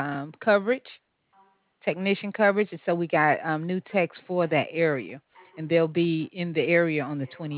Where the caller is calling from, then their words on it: Alabama, United States; I'm calling from XPO Logistics. I'm in Alabama, but I scheduled for the nation.